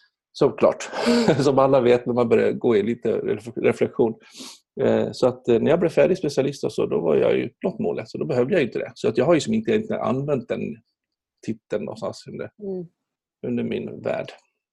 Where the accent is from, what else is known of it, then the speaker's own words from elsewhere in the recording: Borlänge, Dalarna County, Sweden; inte från Leksand, utan jag kommer från Borlänge. Borlänge. Som är en bruksort, för er som inte vet det.